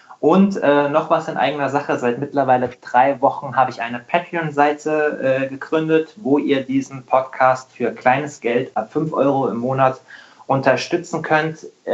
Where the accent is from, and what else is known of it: Hesse, Germany